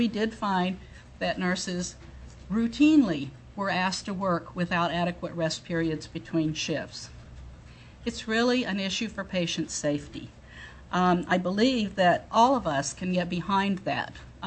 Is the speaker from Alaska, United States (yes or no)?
yes; Juneau, Alaska, United States; I'm from Juneau, Alaska. I've been a registered nurse for 40 years.